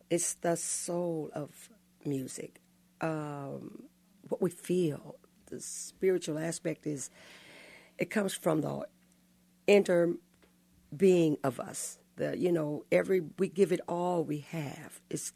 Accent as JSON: {"language": "English", "town": "Kansas City", "region": "Missouri", "country": "United States", "tie": "born or raised there", "said": "I grew up in Kansas City, Missouri."}